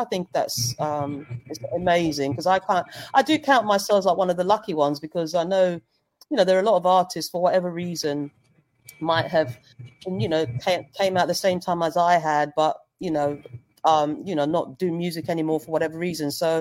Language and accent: English; Zambia; because I'm from Zambia, so that's where my folks are.